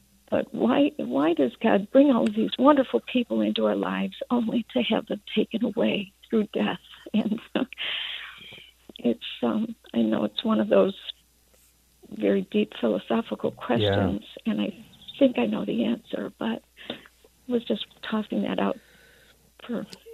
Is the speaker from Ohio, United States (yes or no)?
yes; Cleveland, Ohio, United States; growing up in Cleveland, Ohio.